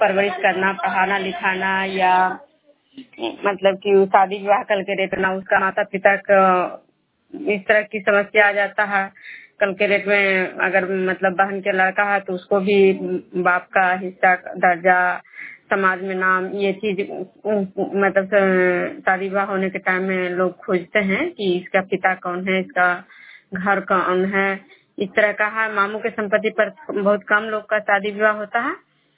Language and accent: Hindi; Vishnupur, Bihar, India; मैं विष्णुपुर ग्राम खुदरा पंचायत नालंदा जिला नगर नवसा प्रखंड के निवासी हूँ।